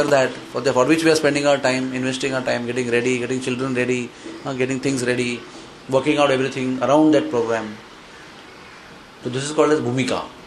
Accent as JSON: {"language": "English", "region": "South India", "country": "India", "said": "Or it is South Indian because I am South Indian?"}